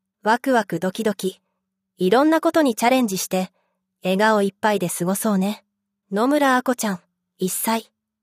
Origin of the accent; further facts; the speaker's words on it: Azerbaijan; Japanese is a second language; 35年前、ソビエト連邦軍が私の故郷アゼルバイジャンに侵攻しました。その夜は、行き交う戦車のエンジン音と銃声が家の前で鳴り続け、当時10歳だった私の頭にしばらく残って消えませんでした。